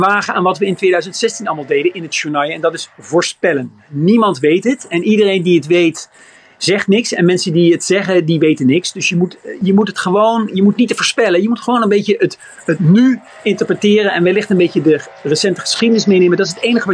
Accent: Netherlands; Dat zijn bijvoorbeeld de swingstaten waar ik als Nederlander... dat is mijn top 3

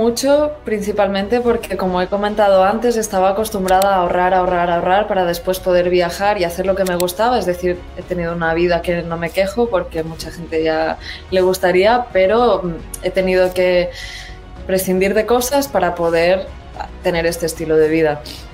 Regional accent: Catalonia, Spain; moved away as an adult; now in Tenerife, Spain; yo en realidad soy de Cataluña, pero llevo en Tenerife, en Canarias, bueno, por varias islas, desde hace 7 años, porque vine a estudiar el máster de biología marina aquí en Tenerife.

